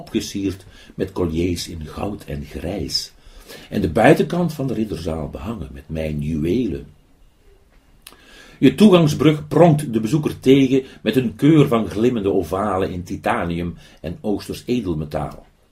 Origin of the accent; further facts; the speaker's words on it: Heeswijk-Dinter, North Brabant, Netherlands; also born or lived in Tilburg / Vught; geboren en getogen in Heeswijk-Dinter. Ik ben een Heeswijkenaar. En van heel mijn leven heb ik 6 jaar ergens anders gewoond. 1 jaar in Tilburg en 5 jaar in Vught. En anders altijd hier, lekker in Heeswijk.